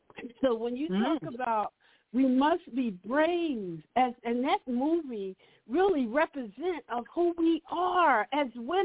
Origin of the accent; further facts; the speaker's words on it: Philadelphia, Pennsylvania, United States; from Philadelphia, PA